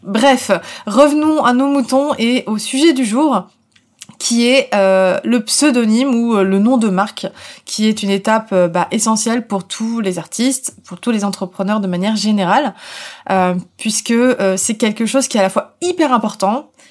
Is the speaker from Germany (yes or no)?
no; France; donc je suis française, donc autant avoir un pseudonyme français